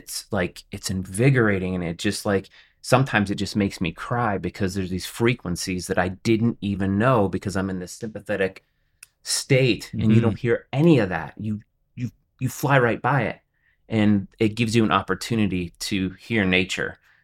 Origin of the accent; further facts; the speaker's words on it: United States; We're Americans. We're from America.